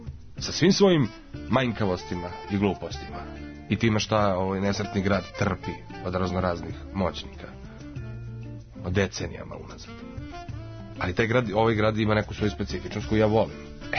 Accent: Belgrade, Serbia; born there; ja sam, na primjer, užasno vezan za Beograd i za Srbiju.

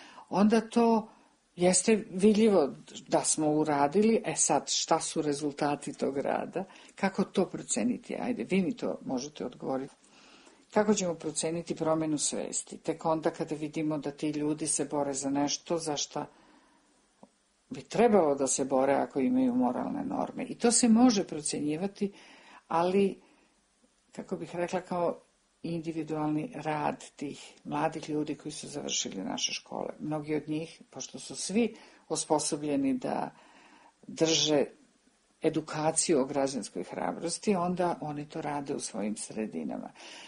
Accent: Belgrade, Serbia; moved away as an adult; pitanje zašto govorim ekavicom. I kad sam objasnila da sam rođena u Beogradu, da sam živela tamo 44 godine

